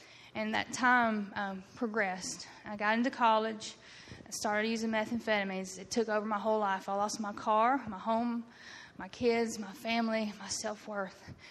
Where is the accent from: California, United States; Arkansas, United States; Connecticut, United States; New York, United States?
Arkansas, United States; El Dorado; Actually, I'm from Eldorado, Arkansas. Grew up in church home.